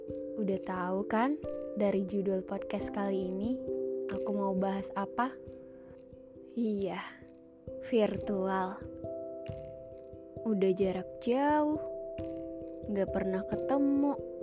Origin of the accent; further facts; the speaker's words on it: Pekanbaru, Riau, Indonesia; Soalnya di sini, di kotaku, di Pekanbaru, itu udah pada ngampus lagi.